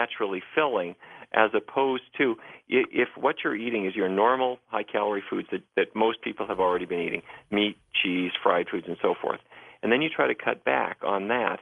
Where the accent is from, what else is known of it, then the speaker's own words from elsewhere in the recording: Fargo, North Dakota, United States; I grew up in Fargo, North Dakota, and my grandfather was a cattle rancher.